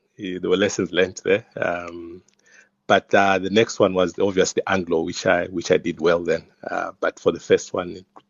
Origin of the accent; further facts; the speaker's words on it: Masvingo, Zimbabwe; I was born in Zimbabwe, in fact, in a small town called Mashingo. It's probably the oldest town there in Zim. That's where I was born. Then I also grew up in the same town, did my schooling there